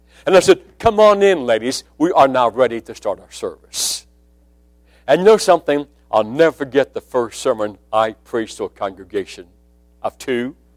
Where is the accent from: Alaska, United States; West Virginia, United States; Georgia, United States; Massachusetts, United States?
West Virginia, United States; I'm from West Virginia, my friend. I'm only 60 miles from Pittsburgh.